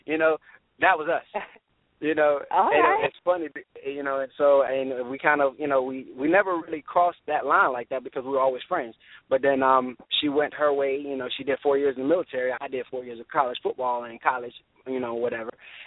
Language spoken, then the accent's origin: English; Fort Pierce, Florida, United States; now in Vero Beach, United States; Born and raised in Fort Pierce, Florida. And I live currently in Vero Beach. My whole family basically is from the city of Fort Pierce